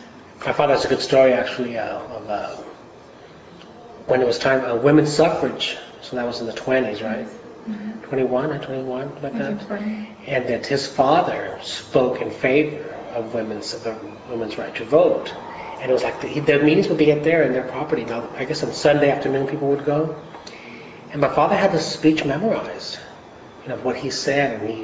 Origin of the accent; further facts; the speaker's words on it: San Antonio, Texas, United States; born there; I was born here in San Antonio, January the 3rd, 1952.